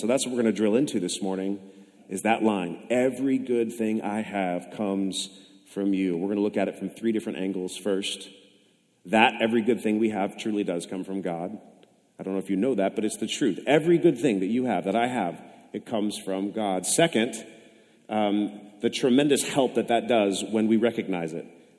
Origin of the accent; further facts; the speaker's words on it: California, United States; now in Manteca, United States; I grew up in the Bay Area. She grew up here in Manteca.